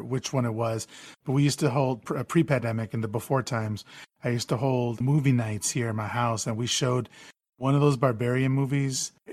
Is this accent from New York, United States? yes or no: no; Chicago, Illinois, United States; So I can't tell you how big he was in my life growing up in Chicago in the 90s.